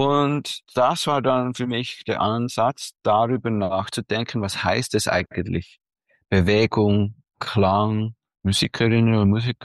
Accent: Switzerland; ist mir schon wichtig, dass man mich auch als Schweizer Komponist sieht, also auch als Schweizer, schwarze Schweizer

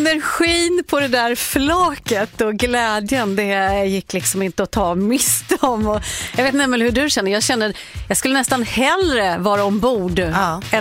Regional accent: Linköping, Östergötland, Sweden; Jag är ju ursprungligen från Linköping, eller inte ursprungligen får jag ändå säga, jag var 13 när vi flyttade dit.

